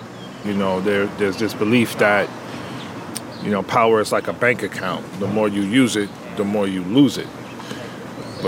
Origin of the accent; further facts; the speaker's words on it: New York, United States; I grew up black in America. I grew up in, you know, close to Spanish Harlem where, you know, we ain't have much money